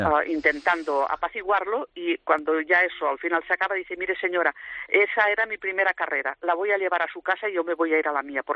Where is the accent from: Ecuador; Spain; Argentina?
Spain; Catalonia; yo como catalana, yo no soy una minoría sojuzgada de nadie.